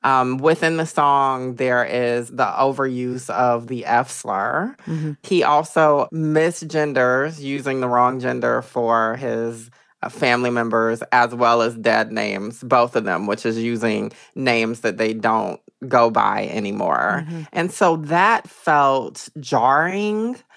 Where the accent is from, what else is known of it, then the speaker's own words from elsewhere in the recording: Atlanta, Georgia, United States; I'm from Atlanta, so I know folks like Taylor Alexander, Shea Coulee of RuPaul's Drag Race fame.